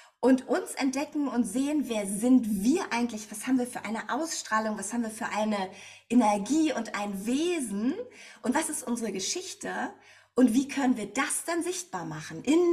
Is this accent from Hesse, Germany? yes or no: no; Berlin, Germany; ich komme aus Berlin. Ich lebe hier also in Berlin in meinem Fotoatelier